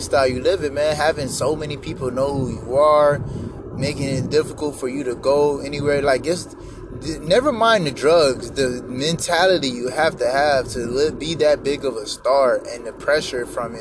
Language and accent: English; Atlanta, Georgia, United States; I mean, growing up in Atlanta, it's the same thing.